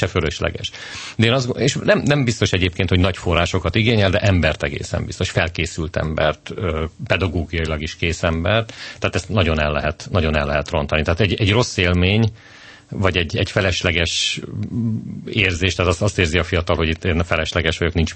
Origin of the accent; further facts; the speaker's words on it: Komárom, Komárom-Esztergom, Hungary; én vidéki ember vagyok, Komáromban nőttem